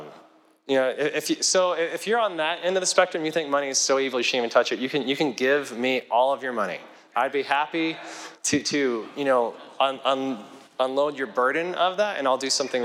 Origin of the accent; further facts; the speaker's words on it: Kit Carson, Colorado, United States; But in a small town, we grew up in Kit Carson, Colorado.